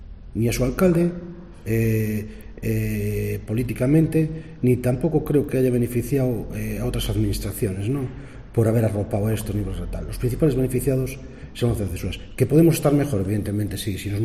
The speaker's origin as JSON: {"language": "Spanish", "town": "Oza de los Ríos", "region": "Galicia", "country": "Spain", "tie": "born there", "said": "Yo nací en Oza de los Ríos y ahora, pues mira, fusioné y ahora soy Oza de los Ríos de Cesuras. Y mi abuela era maestra de Cesuras"}